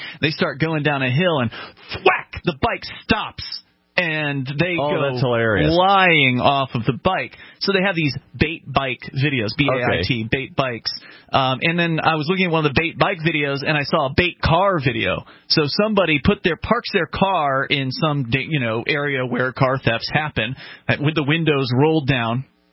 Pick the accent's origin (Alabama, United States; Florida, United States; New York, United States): Florida, United States; when I was growing up in Florida, in the suburbs, there was, like, obvious neighborhoods, so they have walls around them